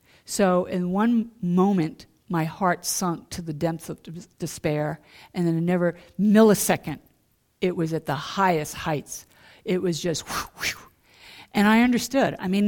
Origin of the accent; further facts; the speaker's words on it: New York, United States; You know, I'm from New York, I didn't trust anybody.